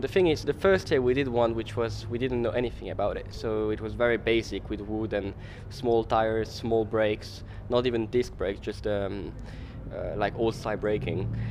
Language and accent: English; Geneva, Switzerland; English is a second language; I grew up in Geneva in Switzerland, so I'm born there and I've made my studies there.